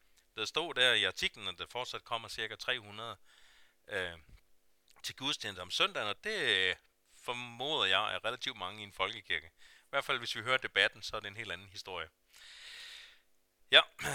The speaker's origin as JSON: {"language": "Danish", "region": "Zealand", "country": "Denmark", "tie": "born or raised there", "said": "Jeg voksede op uden for København. I må endelig ikke kalde mig københavner"}